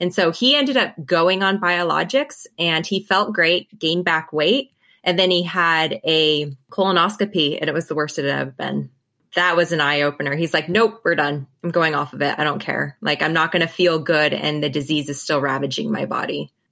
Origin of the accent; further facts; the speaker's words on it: Colorado, United States; now in New Zealand; I am from Colorado originally and went to vet school in New Zealand